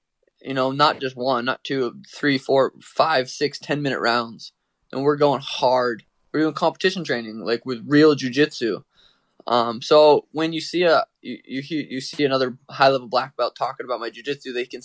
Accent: Ireland; But, I mean, my last name's … I am Irish, so it's, you know, makes sense.

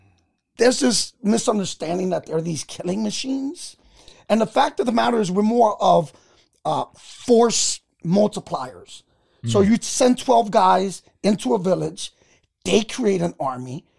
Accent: New York, United States; I grew up in New York.

